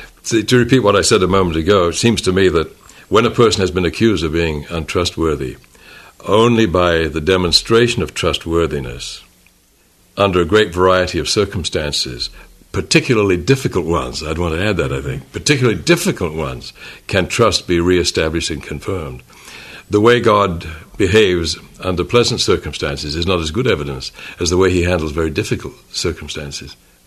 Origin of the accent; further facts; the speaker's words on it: England, United Kingdom; growing up in England, the saying over there was